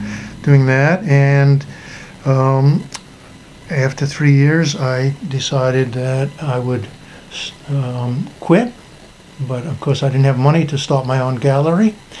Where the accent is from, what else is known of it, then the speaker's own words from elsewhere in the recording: Brooklyn, New York, United States; I'm from Brooklyn, as I mentioned. I grew up because my neighborhood was a poor neighborhood.